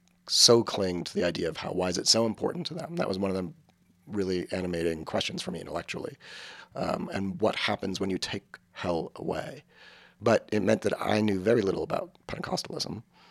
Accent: Los Angeles, California, United States; I was raised Jewish in Los Angeles, very reformed Jewish

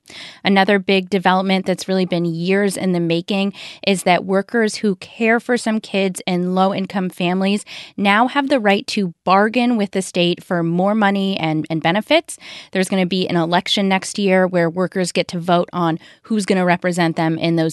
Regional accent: Phoenix, Arizona, United States; Well, I grew up in Phoenix, Arizona, and that's where I was before I came here.

